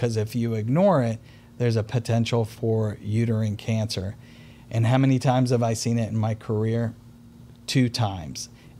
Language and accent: English; Richmond, United States; also born or lived in New York; I was born and raised in Richmond, but I trained in New York.